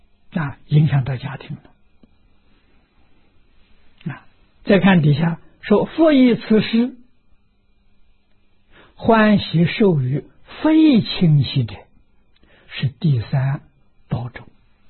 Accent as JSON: {"language": "Chinese", "country": "China", "said": "所以我们中国人呢，古人教导我们，我们老人父母以前也教导我们"}